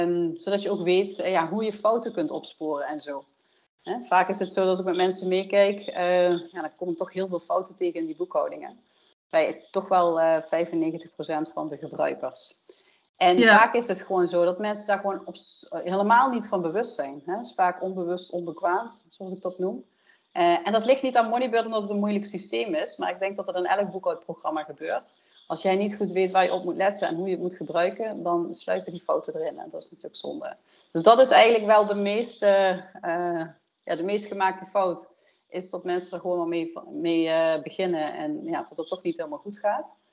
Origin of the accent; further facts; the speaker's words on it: Limburg, Netherlands; Ik kom uit de buurt van Maastricht.